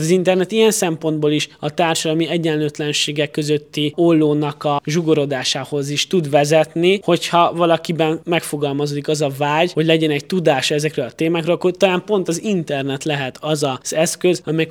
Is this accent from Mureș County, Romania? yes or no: yes; Târgu Mureș, Mureș County, Romania; főleg Marosvásárhelyiként ez nagyon jellemző